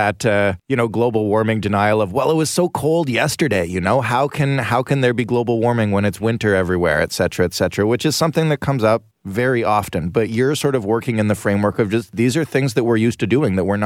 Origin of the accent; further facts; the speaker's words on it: Canada; Hockey aside, which is difficult for me to say as a Canadian